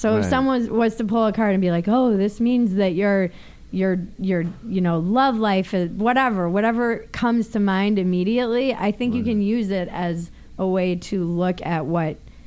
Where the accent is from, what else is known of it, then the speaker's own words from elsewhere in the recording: Minnesota, United States; also born or lived in Northeast; I did. I'm from the Northeast and from Minnesota. I graduated from high school in Minnesota.